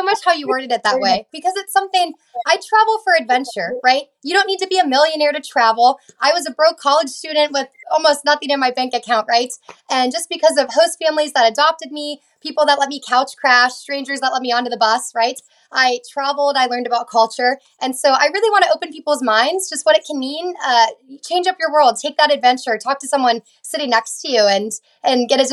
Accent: Youngstown, Ohio, United States; I grew up in Youngstown, technically okay. Boardman, small town, but kind of near Cleveland. So LeBron James grew up near my hometown.

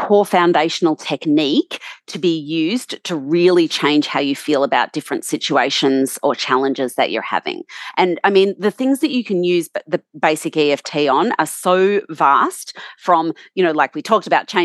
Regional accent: Australia; So that's tap-in.com.au because I'm Australian.

